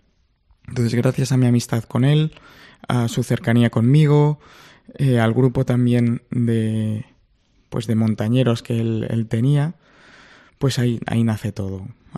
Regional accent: Madrid, Community of Madrid, Spain; Yo soy natural de Madrid.

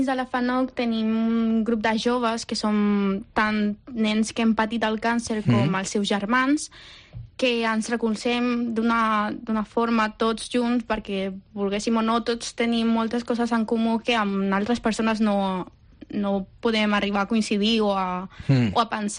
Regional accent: Chile; now in Spain; jo estava a Xile, perquè jo soc xilena. I vaig arribar aquí

